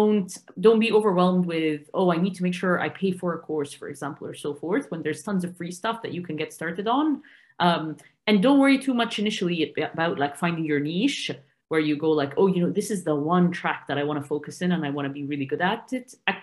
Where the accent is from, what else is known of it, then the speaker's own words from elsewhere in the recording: Egypt; English is a second language; moved away as an adult; now in United Kingdom; I moved to the UK 8 years ago, and it does feel like my home now. I'm from Egypt. I studied computer engineering there.